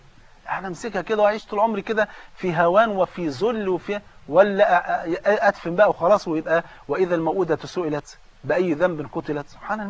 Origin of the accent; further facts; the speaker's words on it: Egypt; ولذلك حتى منها ايه في الصناعه عندنا في مصر